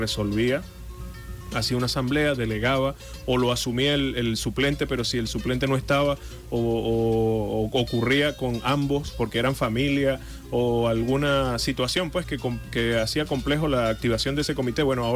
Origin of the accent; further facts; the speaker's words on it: Tovar, Mérida, Venezuela; allá en mi pueblo, donde estamos hablando, en Tobar